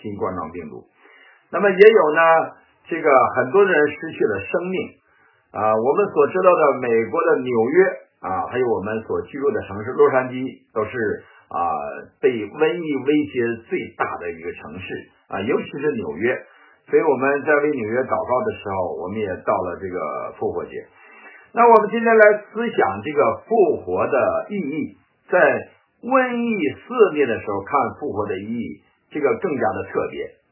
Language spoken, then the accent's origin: Chinese; China; now in United States; 所以呢，美国人也不戴口罩啊，我们中国人戴了口罩。